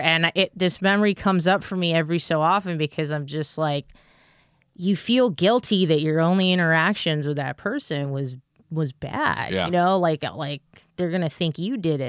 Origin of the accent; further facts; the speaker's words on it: Reseda, California, United States; have some pride of where I'm from. I'm from Reseda, so.